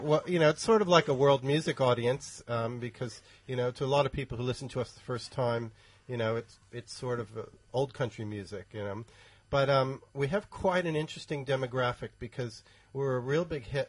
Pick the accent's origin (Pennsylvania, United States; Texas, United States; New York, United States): Pennsylvania, United States; also born or lived in New Jersey / Southern California; now in New Zealand; I grew up in Pennsylvania, born in New Jersey, which I generally don't like to admit too often.